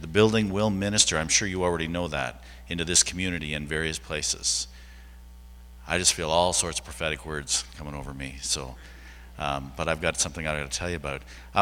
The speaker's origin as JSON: {"language": "English", "town": "Calgary", "region": "Alberta", "country": "Canada", "said": "I'm from Calgary"}